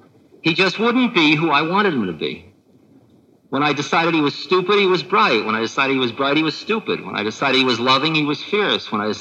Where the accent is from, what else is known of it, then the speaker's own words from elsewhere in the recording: California, United States; You have a, you're from New York? No, Maharaji, I'm from California.